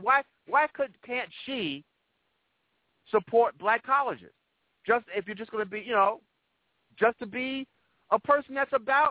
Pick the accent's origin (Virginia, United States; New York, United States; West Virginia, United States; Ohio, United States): New York, United States; I will wear a Orange Man shirt, a Syracuse T-shirt, because I'm from New York.